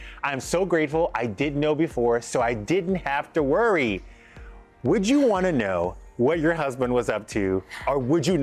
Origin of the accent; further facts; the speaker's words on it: the South, United States; I'm from the South.